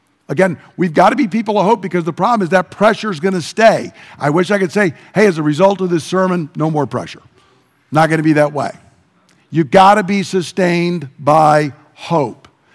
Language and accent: English; United States; I am a male, I am gonna vote in political things, I am an American, I serve as a Marine.